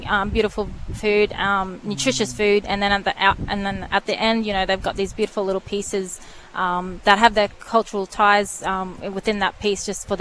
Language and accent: English; Mossman, Queensland, Australia; now in Cairns, Australia; Yep, so I'm from Mossman Daintree. I grew up there and I've been in Cairns now for probably the last 15 years.